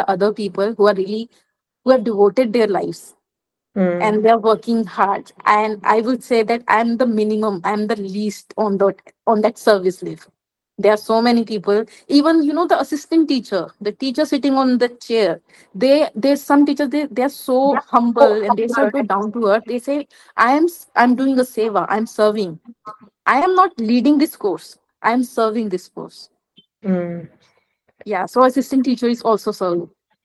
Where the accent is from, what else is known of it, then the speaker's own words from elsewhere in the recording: Delhi, India; You should know that I'm from Delhi. I'm a city person. Like, I'm a city rat.